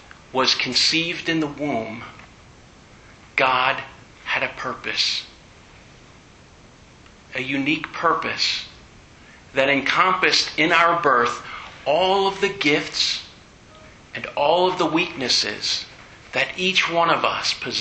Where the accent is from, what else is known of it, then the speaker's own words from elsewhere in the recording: United States; Something of which I'm proud because I'm an American.